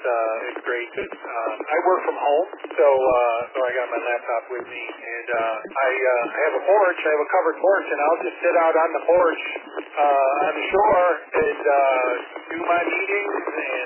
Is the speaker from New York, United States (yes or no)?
yes; Henrietta, New York, United States; Yes, I am born and raised in Henrietta. I've lived in Henrietta all but 3 years of my life. I'm close to my folks who still live in Henrietta. So, I mean, it's not the perfect town, but it's my hometown. So I was born there